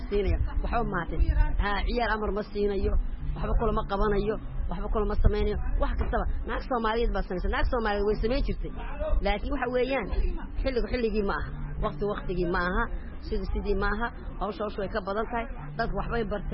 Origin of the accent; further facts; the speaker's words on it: Djibouti; waxaan diaspora dibadda ka timid waxaan ahay reer Djibouti